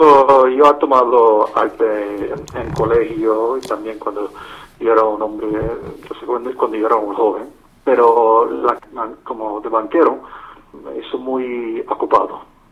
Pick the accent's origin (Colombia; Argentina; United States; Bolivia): United States; Brooklyn, New York; now in Hudson Valley, United States; Ah, pues yo empecé en Brooklyn. Yo nací en Brooklyn y yo fui a escuela, a colegio